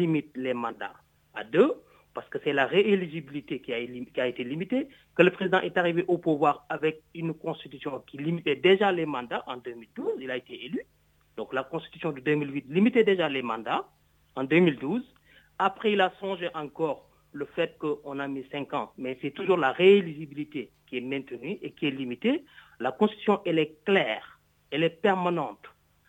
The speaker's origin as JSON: {"language": "French", "country": "Senegal", "said": "en tant que Sénégalais"}